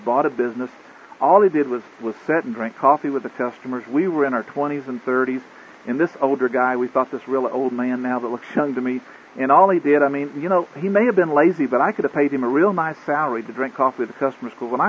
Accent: Oklahoma, United States; and yet I'm from Oklahoma where the population is less than 10% black.

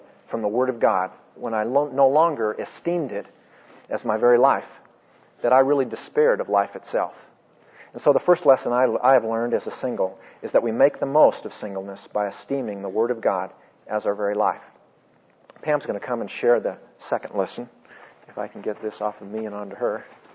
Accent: Portland, Oregon, United States; also born or lived in Stanford; then moved back to Portland, my hometown, didn't get into a fellowship with other believers

